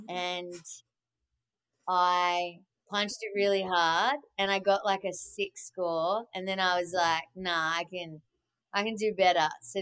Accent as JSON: {"language": "English", "town": "Melbourne", "region": "Victoria", "country": "Australia", "lives_now": "Los Angeles, United States", "said": "I'm from Melbourne, Australia, but I now live in LA. I use they, them pronouns. I'm non-binary, and I'm a singer-drummer."}